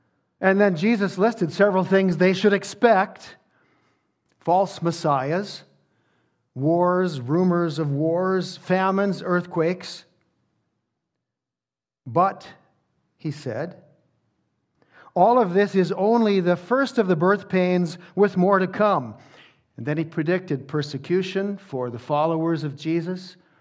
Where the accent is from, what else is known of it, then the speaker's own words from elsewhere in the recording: Canada; And sometimes as Canadian Christians who are used to privileges and great freedoms and advantages, we cry out when things go badly